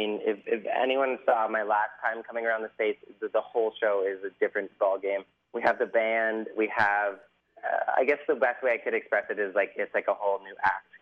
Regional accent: Canada; I'm Canadian.

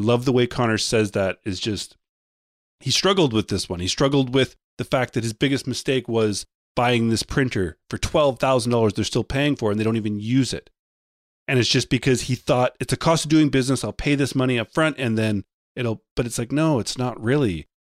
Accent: Canada; I'm Canadian.

